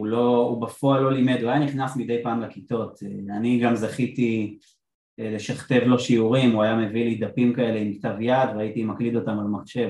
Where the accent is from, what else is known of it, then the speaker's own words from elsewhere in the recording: Afula, Northern District, Israel; born there; אני בן 38, נולדתי באפולה, גדלתי במוסדות של הציונות הדתית, גדלתי במדרשיית נועם בפרדס חנה